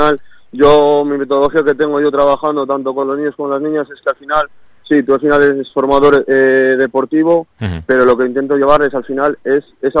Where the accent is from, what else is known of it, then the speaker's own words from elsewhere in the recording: Ramales, Cantabria, Spain; estuve en el Ramales, porque yo soy de Ramales.